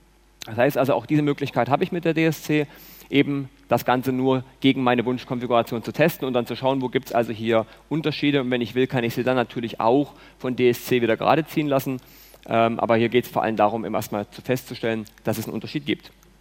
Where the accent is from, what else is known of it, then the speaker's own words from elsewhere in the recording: Leipzig, Saxony, Germany; Ich komme aus Leipzig, ich hoffe, man hört das nicht allzu sehr. Ich bin zwar stolz auf meine Heimatstadt, aber den Dialekt, den muss ich nicht unbedingt hier ausleben. Hab dort studiert, arbeite dort, lebe dort